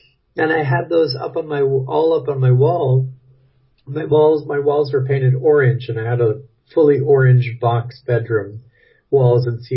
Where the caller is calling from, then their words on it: Brooklyn, New York, United States; I'm calling you from Brooklyn, New York.